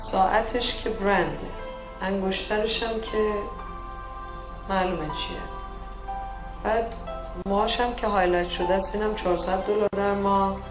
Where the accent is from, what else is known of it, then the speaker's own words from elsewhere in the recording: Iran; حالا یا ما ایرانی هستیم اونجا بهانمون ایرانه، بعد میایم اینجا که دیگه حالا بهانه نداریم، بعد یهو ایرانی میشیم